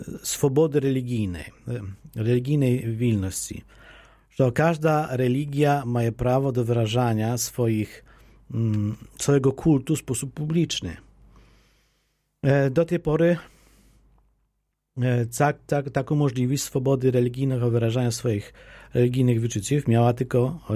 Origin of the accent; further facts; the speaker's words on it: Ukraine; Polish is a second language; U nas na Ukrainie jest to bardziej powszechne, my się zwyczajamy z takiej prostej przyczyny, że Ukraina jest stroną, w której koegzystują razem, rozwijają się i istnieją różne obrady.